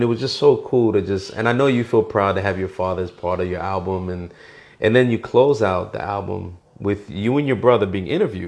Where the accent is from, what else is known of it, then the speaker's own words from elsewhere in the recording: Bronx, New York, United States; You know, I grew up in the South Bronx. For years, I lived in East Harlem.